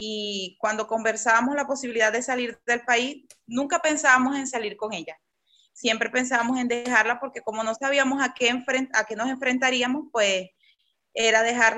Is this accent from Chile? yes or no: no; Ciudad Bolívar, Bolívar, Venezuela; moved away as an adult; now in Campinas, Brazil; Yo soy de Ciudad Bolívar, Estado Bolívar, el sur de Venezuela. Tengo 2 años y medio que salí de Venezuela ya. Estoy en la ciudad de Campinas, en Sao Paulo.